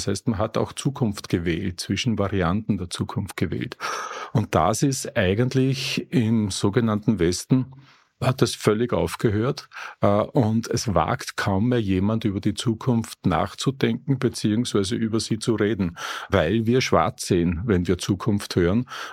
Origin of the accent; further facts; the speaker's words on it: Upper Austria, Austria; ich bin im Land aufgewachsen in Oberösterreich, ja in vielen Regionen so